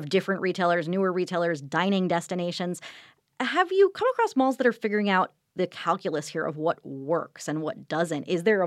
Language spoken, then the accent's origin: English; New York, United States; And I'm thinking of the malls of my youth growing up on Long Island.